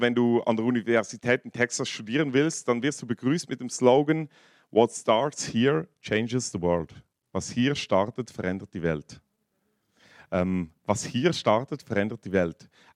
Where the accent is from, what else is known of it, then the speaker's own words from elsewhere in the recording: Aargau, Switzerland; also born or lived in Western Switzerland; ich bin aus dem Aargau ursprünglich, zwar im Welschland in der Westschweiz geboren, dann habe ich in Basel Theologie studiert